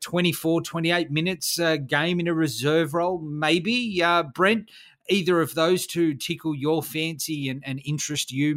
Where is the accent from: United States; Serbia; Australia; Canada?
Australia; I should say g'day since I'm an Aussie.